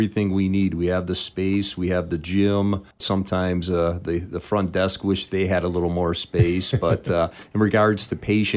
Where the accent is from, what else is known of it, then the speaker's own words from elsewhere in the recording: Menomonee Falls, Wisconsin, United States; I was born and raised in Menominee Falls, Wisconsin.